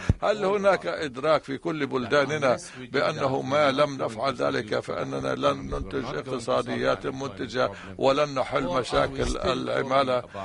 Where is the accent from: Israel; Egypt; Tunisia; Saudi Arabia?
Tunisia; عندنا في تونس في بالطبع إن قمت بثورة فعليك أن تبني مجتمعا جديدا